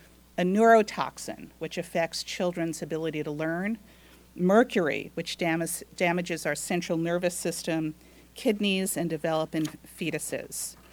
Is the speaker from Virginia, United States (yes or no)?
no; Catskill, New York, United States; I grew up in Greene County, went to high school in Catskill, and am taking this project very seriously.